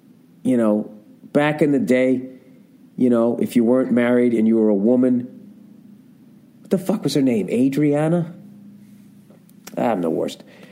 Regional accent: Ireland; I'm an Irish guy and I want to have a fucking drink or some shit.

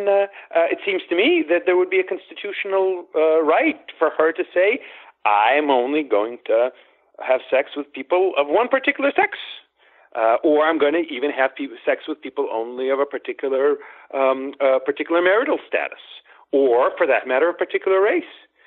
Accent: Kyiv, Ukraine; born there; first language ru; English is a second language; So I was born in Kiev, which was then in the Soviet Union, but really what it was in the Russian Empire.

